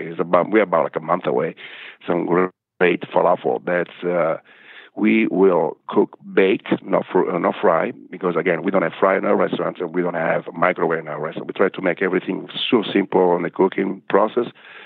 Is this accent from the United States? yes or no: no; Italy; English is a second language; because I'm originally from the Mediterranean area, I'm Italian, and all those countries around the Mediterranean, we are so lucky